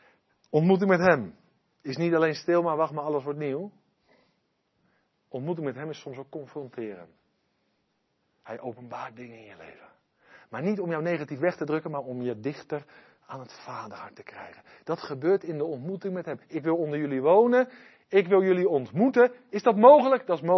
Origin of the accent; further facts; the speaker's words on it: Westland, South Holland, Netherlands; Ik ben in het Westland opgegroeid, glastuinbouw.